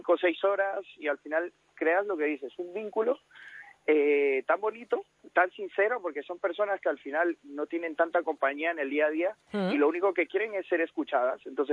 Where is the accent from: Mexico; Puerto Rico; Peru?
Peru; now in Madrid, Spain; yo soy de Perú. Llevo 8 años en España